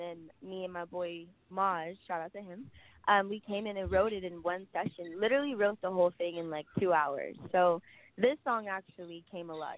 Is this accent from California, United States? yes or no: yes; San Diego, California, United States; especially being from San Diego and knowing that that's taking place in my hometown, in my backyard.